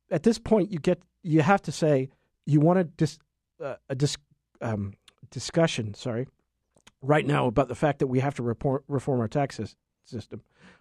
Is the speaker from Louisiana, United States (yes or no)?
no; Maine, United States; also born or lived in New York City / New Jersey / Pembrokeshire / Honduras; I grew up all over the world. But the place where I spent consistently most of my time was Maine. I was born in New York City, moved to New Jersey for 4 years, Pembrokeshire in England for 2.5, then Honduras, then Miami